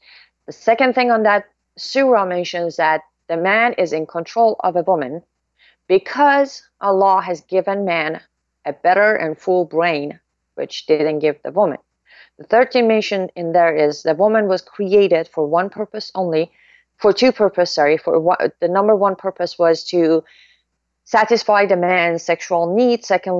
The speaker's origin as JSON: {"language": "English", "country": "Iran", "tie": "born or raised there", "said": "I was born and raised in the Islamic Republic of Iran"}